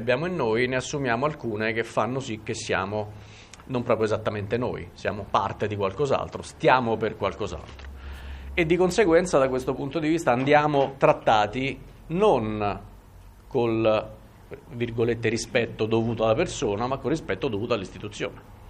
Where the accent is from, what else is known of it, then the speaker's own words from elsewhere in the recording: Rome, Lazio, Italy; Saprete che io sono romano, sono abbastanza fiero di essere romano, quindi ogni tanto indulgo.